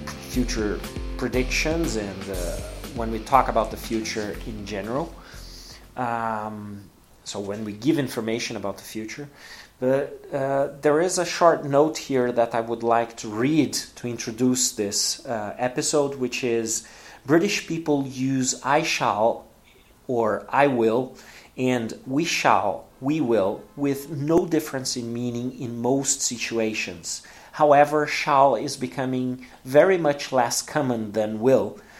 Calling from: Porto Alegre, Rio Grande do Sul, Brazil; English is a second language

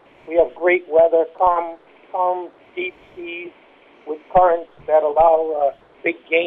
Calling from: Hawaii, United States; I'm calling from Oahu, which is in the state of Hawaii

